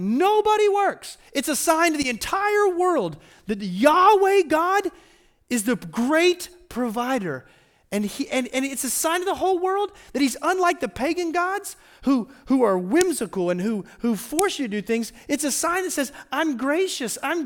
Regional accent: Florida, United States; I'm from Florida. It's tropical hot.

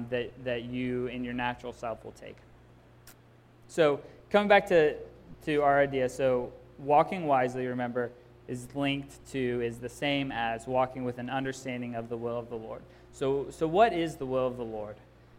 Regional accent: the South, United States; there are, you know, any number of people who I grew up with in the South

